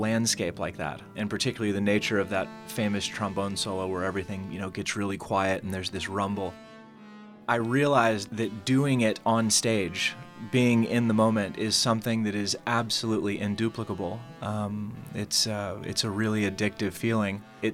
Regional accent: Texas, United States; You know, I'm from Texas, so Michigan reminds me a lot of home without the insufferable heat.

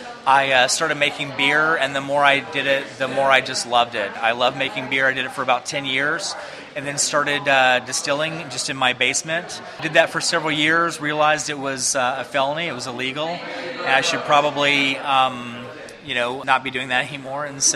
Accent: Nashville, Tennessee, United States; also born or lived in New York City; I'm from Nashville, but I lived in New York City for 9 years.

